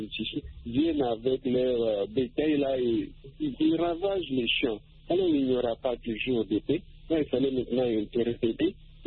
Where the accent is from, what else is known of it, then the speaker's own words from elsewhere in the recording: Republic of the Congo; si je passe ici chez nous, en République du Congo, c'est tout à fait différent.